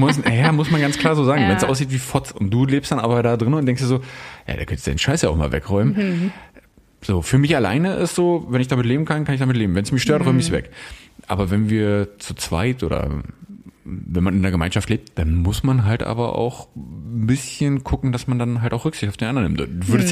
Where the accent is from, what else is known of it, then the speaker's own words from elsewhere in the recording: Berlin area, Germany; ich komme aus dem Berliner Raum